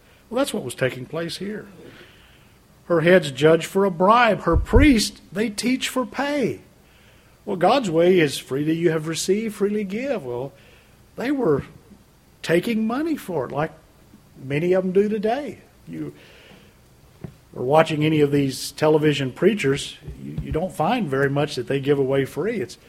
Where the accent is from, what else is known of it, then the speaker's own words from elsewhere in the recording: Louisiana, United States; I come from Louisiana, and of course Louisiana is known for its crooked politics.